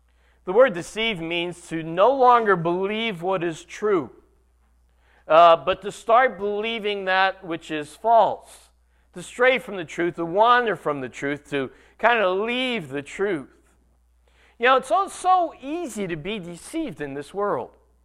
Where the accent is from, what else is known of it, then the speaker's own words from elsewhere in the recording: Dunmore, Pennsylvania, United States; When I was a kid growing up in Dunmore